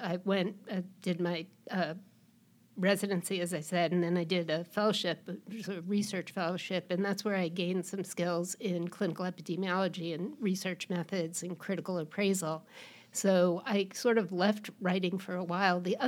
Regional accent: New York, United States; I'm a Northeast girl. I grew up in New York. I went to college in upstate New York at Hamilton College.

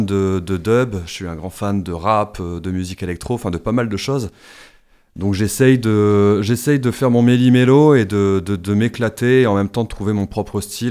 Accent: Vitry-en-Artois, Hauts-de-France, France; also born or lived in Douai; Je suis né à Douai, mais j'ai vécu quand même plus de 20 ans à Vitry, donc ça me fait toujours un peu bizarre de revenir sur ce que je considère toujours au-delà juste du Pas-de-Calais et du Nord, un peu sur mes terres d'enfance.

